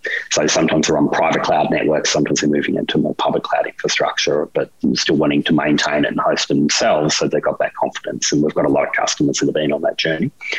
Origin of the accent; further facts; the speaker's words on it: Australia; as an Australian on the opposite side of the world